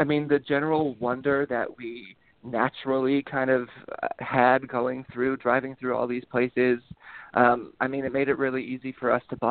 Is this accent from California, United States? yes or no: yes; Yosemite, California, United States; I'm from Yosemite, so I've obviously heard a lot about